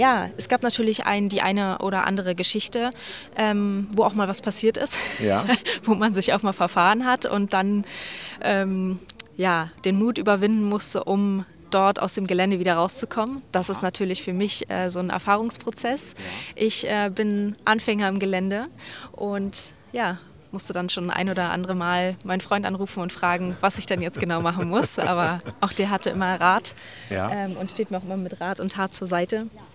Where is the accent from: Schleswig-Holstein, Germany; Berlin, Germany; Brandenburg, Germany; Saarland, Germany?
Brandenburg, Germany; Strausberg; Genau, ich komme aus Strausberg, Märkisch-Oderland, also aus Brandenburg.